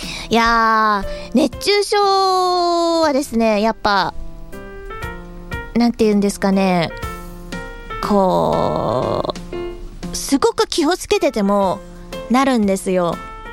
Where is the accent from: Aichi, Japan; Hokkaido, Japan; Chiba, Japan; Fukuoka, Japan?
Aichi, Japan; Nagoya; accent: Mie dialect; 私名古屋の三重寄りなんですね、出身が。で、三重弁ってちょっと似てるんですよ。ただ私は関西弁は喋れません。三重弁しか喋れません。